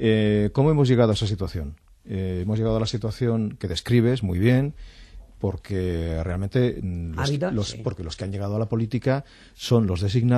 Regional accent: Spain

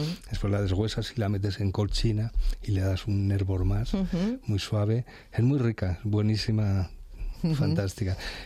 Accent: Mieres, Asturias, Spain; moved away; Pero yo cuando salí de Mieres, yo creí que el mundo de la gastronomía se reducía al pote y a la fabada y a los frisuelos, como mucho, ¿no?

